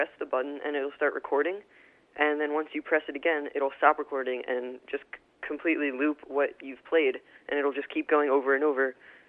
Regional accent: Westchester, New York, United States; Westchester.

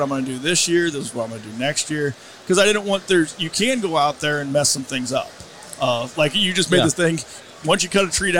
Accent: Illinois, United States; growing up in Illinois, we haven't dove into burns

